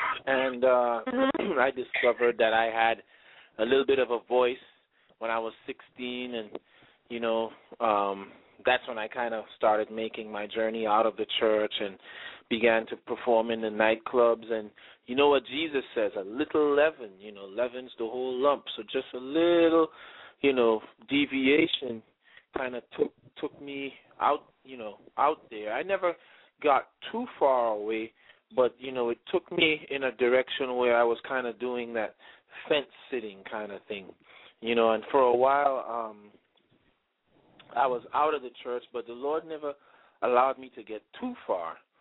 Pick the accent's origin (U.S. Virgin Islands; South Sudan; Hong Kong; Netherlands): U.S. Virgin Islands; St. Thomas; born there; Well, I was born on the island of St. Thomas